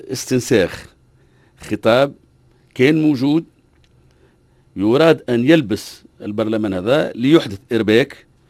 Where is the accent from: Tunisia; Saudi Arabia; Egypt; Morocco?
Tunisia; interior regions; احنا كنا ولاد تونس من الجهات الداخليه